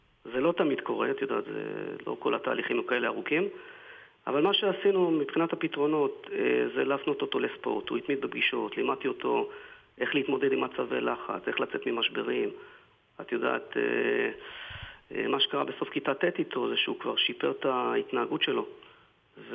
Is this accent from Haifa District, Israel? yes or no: yes; Haifa, Haifa District, Israel; כי אני חיפאי במקור.